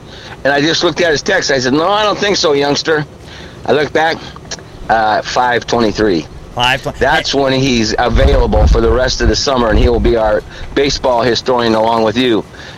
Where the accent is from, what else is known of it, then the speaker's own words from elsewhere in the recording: Iowa, United States; Des Moines, where I'm sitting right now, my home state